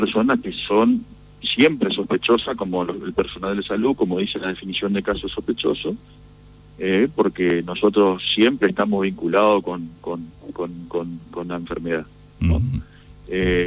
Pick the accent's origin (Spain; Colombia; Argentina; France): Argentina; Somos todos los argentinos